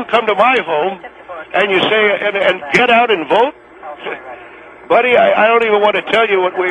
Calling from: Alhambra, California, United States; I'm in Alhambra, California, sir.

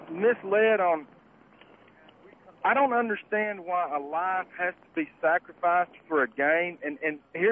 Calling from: Dallas, Texas, United States; I'm calling from Dallas, Texas.

